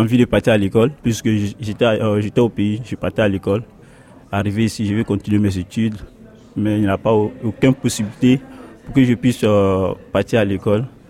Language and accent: French; Côte d’Ivoire; now in France; Moi, je viens de la Côte d'Ivoire. Je suis un Ivoirien. Je viens de la Côte d'Ivoire.